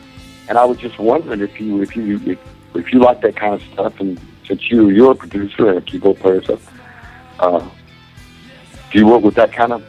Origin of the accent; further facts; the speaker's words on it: Deep South, United States; moved away as an adult; now in Los Angeles, United States; And I played in bands, and I'm from the South, the Deep South.